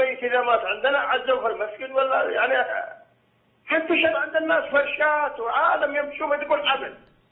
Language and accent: Arabic; Taif, Makkah Province, Saudi Arabia; ويجون جماعة المريض من الرياض وإحنا من أهل الطائف ويجون